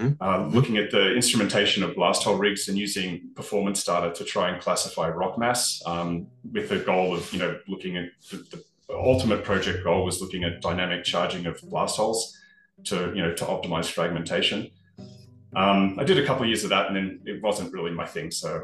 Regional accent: Australia; Yeah, I grew up in Australia.

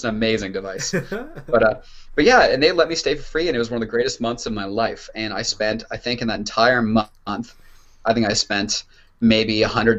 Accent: Canada; If as a Canadian, your money goes so far over there.

